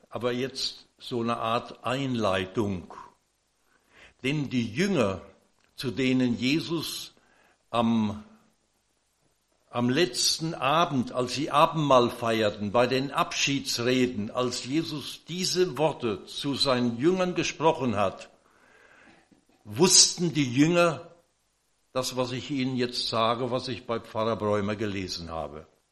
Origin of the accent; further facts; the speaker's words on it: Rhineland-Palatinate, Germany; In meiner Heimat in der Pfalz